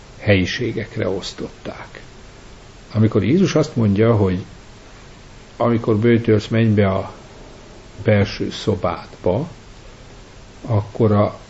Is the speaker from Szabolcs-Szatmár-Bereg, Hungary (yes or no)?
yes; Szabolcs-Szatmár-Bereg, Hungary; Régi parasztházak, legalábbis ott Nyíregyháza környékén, ahol én felnőttem